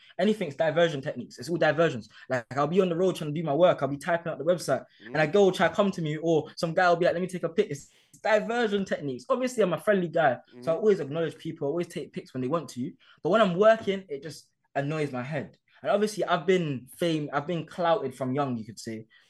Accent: Hackney, London, United Kingdom; I grew up in Hackney, I grew up in a hood, essentially

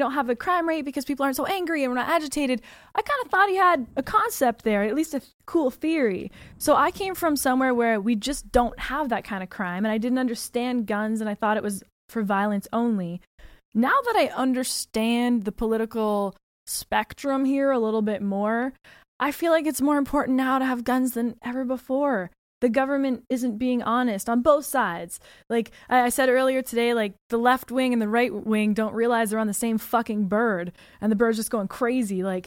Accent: Canada; I'm from Canada

